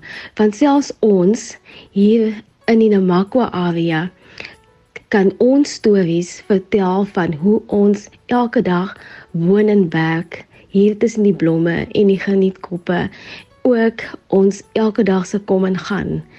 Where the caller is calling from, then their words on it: Northern Cape, South Africa; van Oukie binne Noord-Kaap